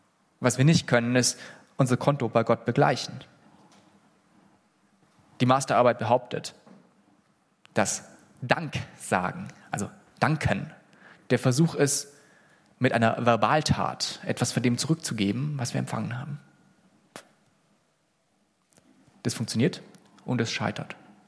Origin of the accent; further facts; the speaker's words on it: Swabia, Germany; Das muss ich als Schwabe vielleicht mal wieder hören.